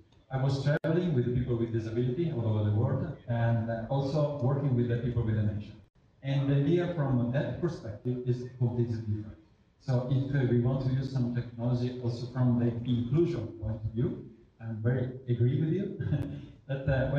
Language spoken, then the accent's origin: English; Italy; English is a second language; Very briefly … from Italy. I'm a lecturer at the University of Padua.